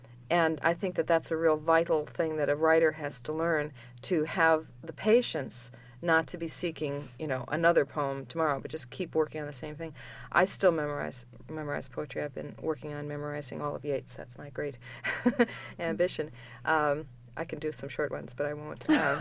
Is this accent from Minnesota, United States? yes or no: no; Anchorage, Alaska, United States; I grew up in Anchorage, and there were some poets who taught in the high schools.